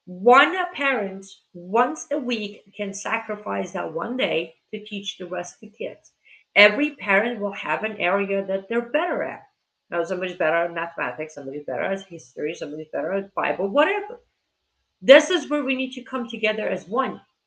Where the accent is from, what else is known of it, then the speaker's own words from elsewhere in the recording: United States; As an American, I'm a free individual.